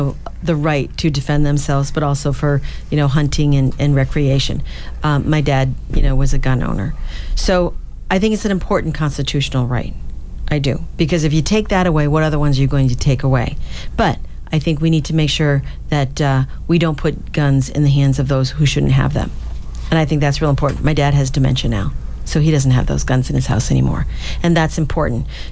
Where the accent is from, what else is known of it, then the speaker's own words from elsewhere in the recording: Groton, Massachusetts, United States; You have in my hometown in Groton last fall